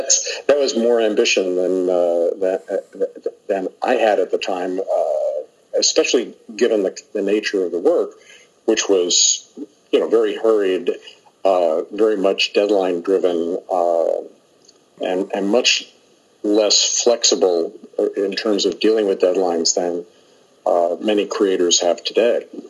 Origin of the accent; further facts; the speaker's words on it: Queens, New York, United States; kind of a nerd in high school, growing up in Queens, you know, being a freelancer, having sick parents